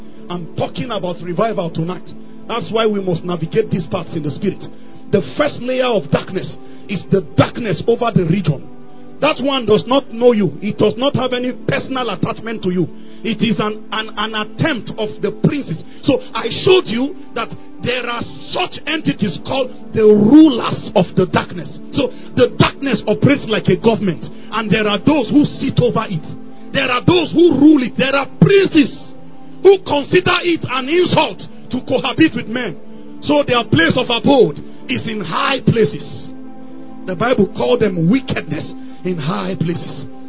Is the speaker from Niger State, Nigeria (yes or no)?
no; Kaduna, Kaduna State, Nigeria; I'm coming from Kaduna. Kaduna have its own shade of darkness.